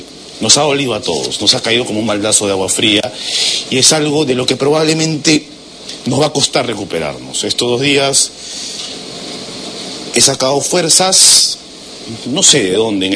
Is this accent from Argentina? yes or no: no; Peru; ese gesto que hablaba bien de nosotros como peruanos